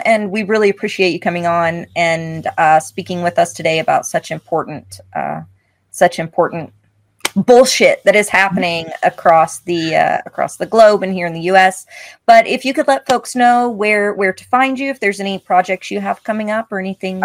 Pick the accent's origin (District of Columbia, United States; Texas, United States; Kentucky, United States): Kentucky, United States; London; born there; I was born here in London, Kentucky. My dad's an Iranian immigrant.